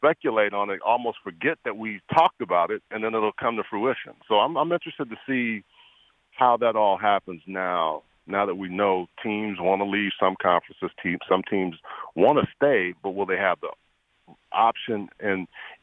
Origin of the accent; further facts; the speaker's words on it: Houston, Texas, United States; I grew up in Houston, man.